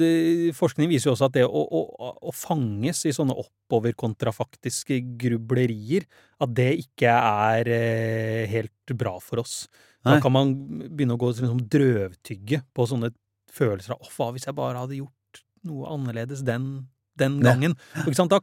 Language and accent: Norwegian; Porsgrunn, Telemark, Norway; vi er sånn 1995 hjemme i Porsgrunn.